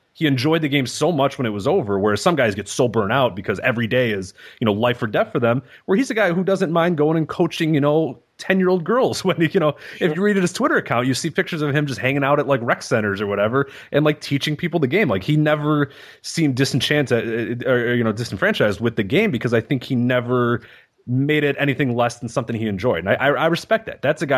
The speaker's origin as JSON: {"language": "English", "town": "Chicago", "region": "Illinois", "country": "United States", "tie": "born or raised there", "said": "I grew up in Chicago, Michael Jordan, yes, or whatever"}